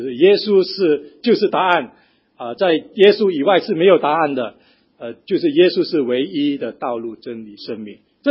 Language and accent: Chinese; Singapore; 你说我们新加坡人常常这样子讲